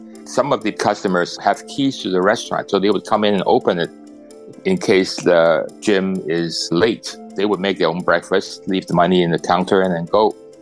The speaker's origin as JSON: {"language": "English", "country": "Canada", "said": "I thought, well, this is my home country, and the little cafe in the small town in the prairies is exactly the kind of story that I would like to tell"}